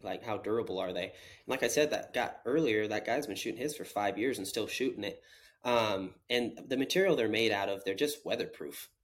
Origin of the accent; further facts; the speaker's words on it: Washington, United States; I didn't grow up fly fishing growing up in Western Washington.